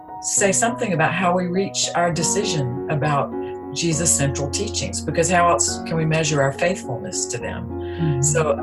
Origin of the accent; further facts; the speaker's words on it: the South, United States; I grew up a lot in the South and you're always invited to church on Sunday.